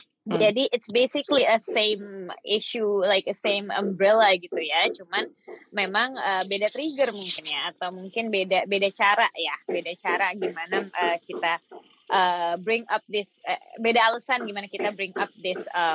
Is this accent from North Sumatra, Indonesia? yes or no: no; Yogyakarta, Special Region of Yogyakarta, Indonesia; aku orang Jawa ya kebetulan, Jogja gitu.